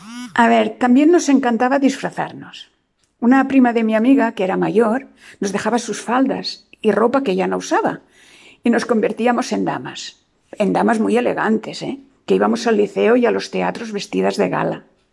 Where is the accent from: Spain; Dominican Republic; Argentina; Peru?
Spain; Barcelona, Catalonia; tengo 72 años y soy de Barcelona.